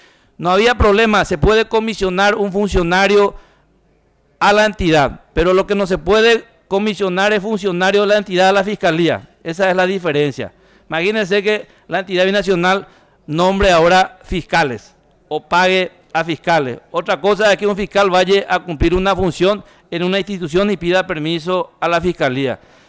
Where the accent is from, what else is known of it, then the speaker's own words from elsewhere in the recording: Paraguay; ¿Dónde está mi derecho como ciudadano paraguayo?